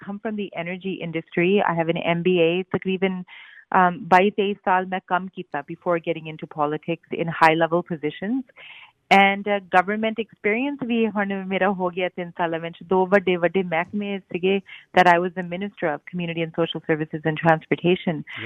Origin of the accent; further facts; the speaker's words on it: Calgary, Alberta, Canada; First of all, ਅਤੇ ਮੇਰਾ ਜਨਮ ਇੱਥੇ ਕੈਲਗਰੀ ਦਾ ਹੈਗਾ, ਕੈਲਗਰੀ ਅਲਬਰਟਾ ਦਾ। ਮੰਮੀ ਡੈਡੀ ਮੇਰੇ ਜਲੰਧਰ ਤੋਂ ਹੈਗੇ ਆ ਅਤੇ ਮੇਰੇ ਸਹੁਰੇ ਚੰਡੀਗੜ੍ਹ ਤੋਂ ਹੈਗੇ ਆ, ਐਂਡ ਮੈਂ ਆਪਣੀ ਸਾਰੀ ਪੜ੍ਹਾਈ ਲਿਖਾਈ ਇੱਥੇ ਕੈਲਗਰੀ ਕੀਤੀ ਸੀ।